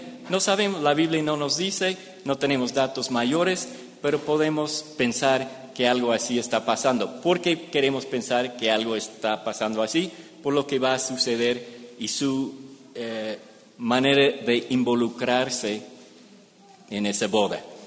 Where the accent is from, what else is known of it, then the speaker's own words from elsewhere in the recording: Mexico; Voy a llegar un poquito más tarde como buen mexicano.